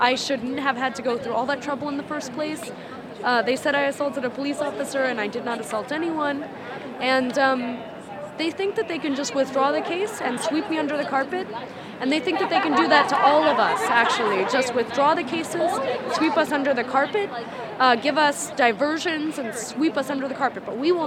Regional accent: Washington, District of Columbia, United States; from Washington, D.C.

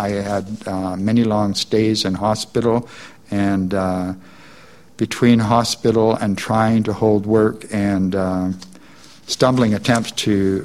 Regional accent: North Vancouver, British Columbia, Canada; I grew up in Lynn Valley in North Van, close to Lynn Canyon.

